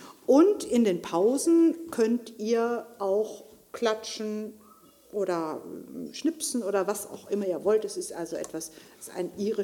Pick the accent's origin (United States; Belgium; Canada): United States; born there; German is a second language; Ich bin eine gebürtige Amerikanerin, mein Vater war ein irischer Amerikaner, also die ganze Familie meines Vaters waren Iren